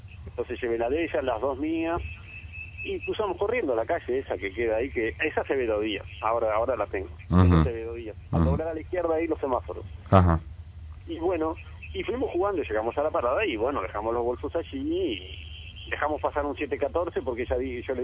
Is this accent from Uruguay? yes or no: yes; Tacuarembó, Uruguay; born there; now in El Pinar, Uruguay; yo nací en Tacuarembó pero vivo en Alpinar